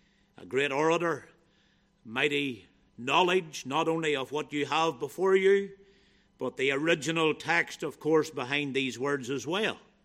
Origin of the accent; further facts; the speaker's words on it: Ballynahinch, Northern Ireland, United Kingdom; It used to really annoy me whenever I was a young person growing up in Ballinahinch